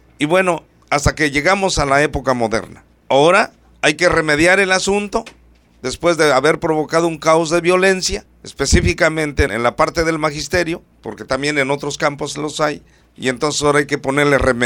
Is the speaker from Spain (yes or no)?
no; Mexico; Yo estoy de acuerdo como mexicano con el uso de acoso escolar